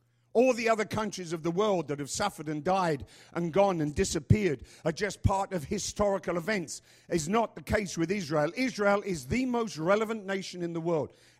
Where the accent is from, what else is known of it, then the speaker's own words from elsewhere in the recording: United Kingdom; born there; I'm British. Hello? I was born in Britain.